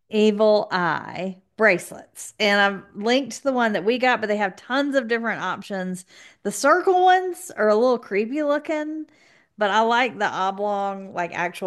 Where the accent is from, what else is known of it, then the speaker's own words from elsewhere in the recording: Georgia, United States; I'm gonna butcher it because I am from South Georgia and this guy is Celtic